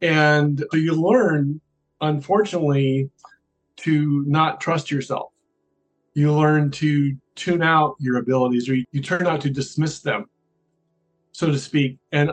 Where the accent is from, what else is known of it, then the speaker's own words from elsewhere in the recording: Iowa City, Iowa, United States; As a child, I was a latchkey kid from Iowa. I grew up in Iowa City, Iowa